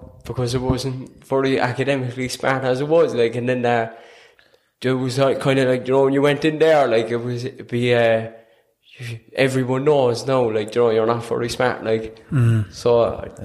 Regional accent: Ballincollig, County Cork, Ireland; 23, from Ballincollig. Same as you, like, my dad, he's from Derry, from Craigan up there, so...

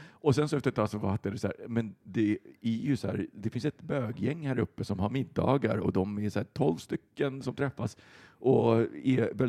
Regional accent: Västerbotten County, Sweden; jag är ju uppe då hemma i Västerbotten.

